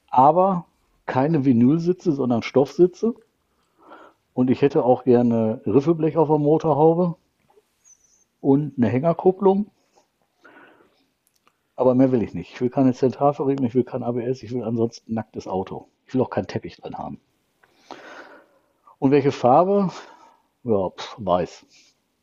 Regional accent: Essen, North Rhine-Westphalia, Germany; also born or lived in Peine / Bielefeld / Paderborn; Richtig groß geworden bin ich in Essen, im Ruhrgebiet. Da ist eigentlich so meine Wiege.

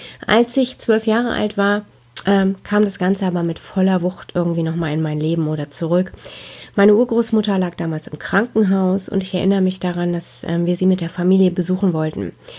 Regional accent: North Rhine-Westphalia, Germany; born there; ich bin im Ruhrgebiet geboren, da wohne ich auch heute noch, mitten im schönen Ruhrpott sozusagen. Ich bin 45 Jahre alt, habe zwei erwachsene Töchter, die beide studieren und wohne mit meinem Mann, unseren Mädels und unseren Hunden im Bottrop.

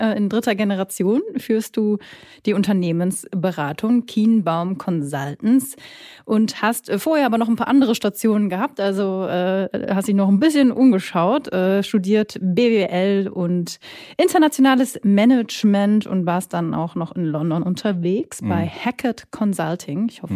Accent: Lübeck, Schleswig-Holstein, Germany; born there; Da bin ich geboren in Lübeck.

